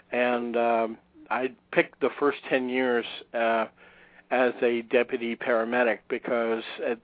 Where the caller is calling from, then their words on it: Palm Beach, Florida, United States; I live in Palm Beach, Florida. My house sort of sits on the ocean, so I'm looking out my office window at the Atlantic Ocean at the moment.